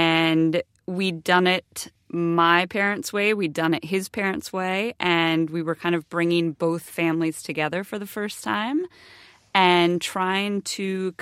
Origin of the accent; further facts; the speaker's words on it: California, United States; And I'm from California. We have a very informal rolled tacos, throw out some baby carrots for the reindeer, casual way of celebrating.